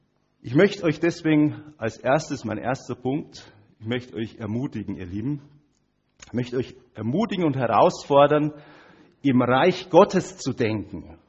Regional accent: Hof, Bavaria, Germany; Wir kommen ja aus Hof und Hof gehört zur Region Hochfranken.

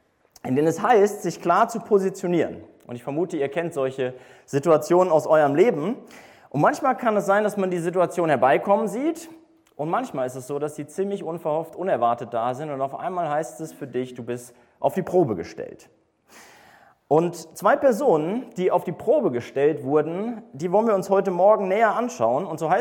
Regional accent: Wuppertal, North Rhine-Westphalia, Germany; Oder ich musste daran denken, dass ich in Wuppertal, wo ich herkomme

